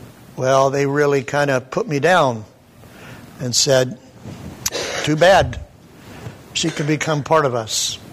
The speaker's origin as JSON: {"language": "English", "region": "Pennsylvania", "country": "United States", "tie": "born or raised there", "said": "Growing up in Pennsylvania, it was called the pothole capital of the world."}